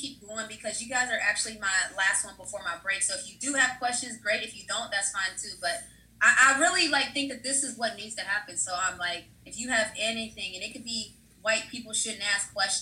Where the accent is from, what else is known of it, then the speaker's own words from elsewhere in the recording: West Virginia, United States; But for me, growing up in West Virginia, I'm very familiar with the Confederate flag.